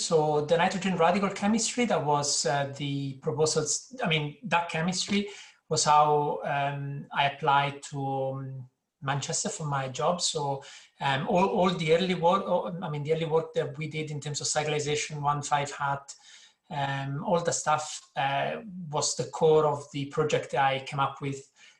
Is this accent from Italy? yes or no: yes; central Italy, Italy; so I come from Italy, so from a small village in the center of the country.